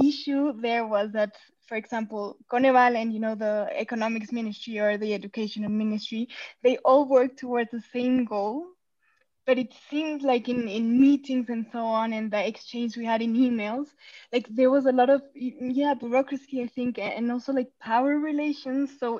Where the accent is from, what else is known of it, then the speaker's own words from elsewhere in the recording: Mexico; I'm also from Mexico